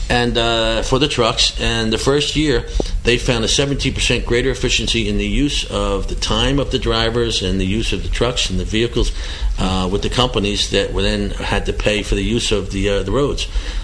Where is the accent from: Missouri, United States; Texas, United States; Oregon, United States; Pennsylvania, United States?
Pennsylvania, United States; Philadelphia; I grew up back in Philadelphia, Pennsylvania, Jersey, the turnpike.